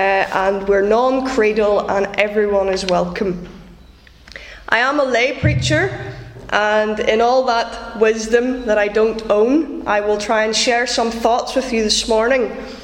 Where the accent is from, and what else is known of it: Kells, Northern Ireland, United Kingdom; born or raised there; also born or lived in Ballymena